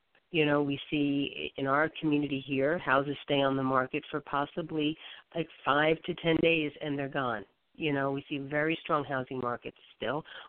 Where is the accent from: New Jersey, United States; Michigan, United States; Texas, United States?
New Jersey, United States; I think those of us that are born and raised in New Jersey, you know, are having someone take a shot at us is nothing new, right?